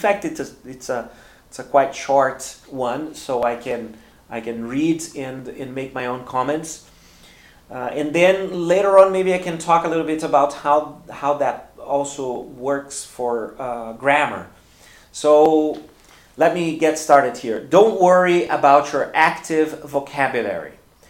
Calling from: Porto Alegre, Rio Grande do Sul, Brazil; English is a second language

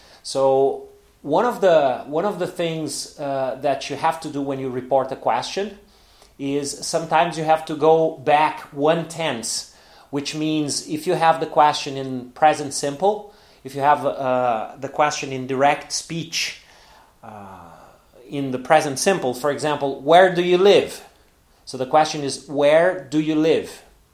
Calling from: Porto Alegre, Rio Grande do Sul, Brazil

